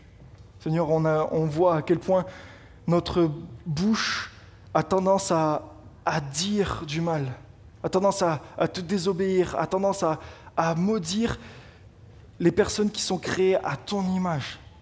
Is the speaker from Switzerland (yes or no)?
no; France; En tant que Français, j'ai été profondément déçu par un tableau des Jeux Olympiques.